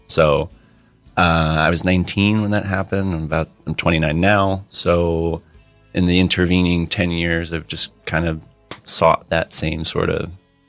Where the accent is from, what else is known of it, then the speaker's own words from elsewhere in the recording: Asbury Park, New Jersey, United States; I'm pretty exclusively kind of from Asbury Park.